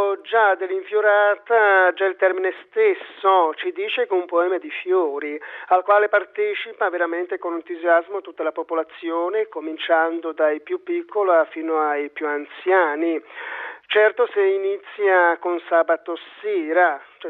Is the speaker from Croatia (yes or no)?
yes; Croatia; now in Italy; vengo dalla vicina, forse per qualcheduno lontana, Croazia. Sono nato sul Danubio, entroterra, un confine naturale tra Croazia, Ungheria e odierna Repubblica Serbia.